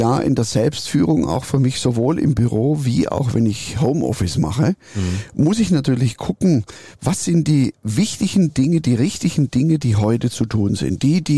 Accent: Swabia, Germany; Also, weißt du, ich komme ja aus Schwaben.

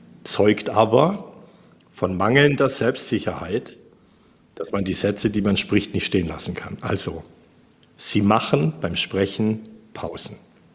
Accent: Baden-Württemberg, Germany; ich bin ja ein gebürtiger Schwabe.

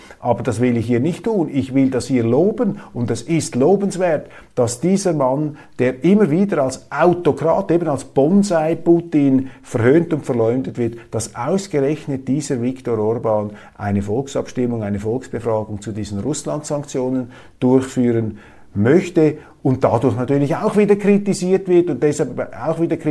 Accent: Switzerland; Ja, als Schweizer sage ich Ihnen, das ist jetzt noch keine blütenreine, direkte Demokratie.

